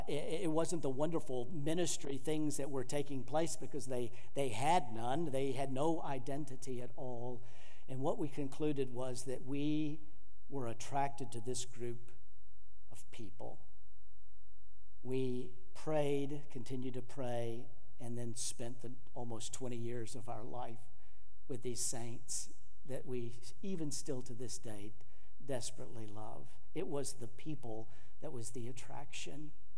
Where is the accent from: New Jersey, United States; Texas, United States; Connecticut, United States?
Texas, United States; Carrollton; We grew up in Carrollton, so we were very close to where we were coming back home.